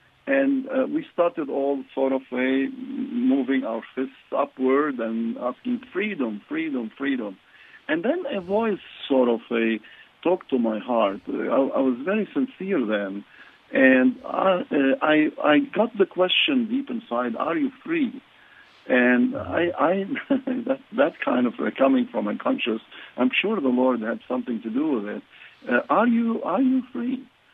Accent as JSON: {"language": "English", "country": "Lebanon", "said": "Unfortunately, we had a beautiful country. It used to be known as the Switzerland of the Middle East."}